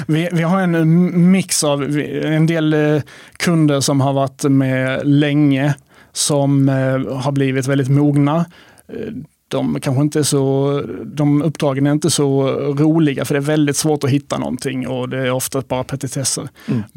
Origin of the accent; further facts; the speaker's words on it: Sölvesborg, Blekinge, Sweden; now in Arlöv, Sweden; Jag kommer ursprungligen från Sölvesborgs trakten, men bor i Arlöv nu sedan några år tillbaka i hus.